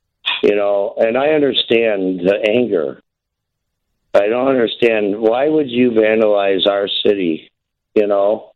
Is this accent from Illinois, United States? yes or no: yes; Chicago, Illinois, United States; also born or lived in Alabama; And we moved back to Illinois. And in any event, I was born in Chicago. We lived in Chicago. I myself have lived in Chicago.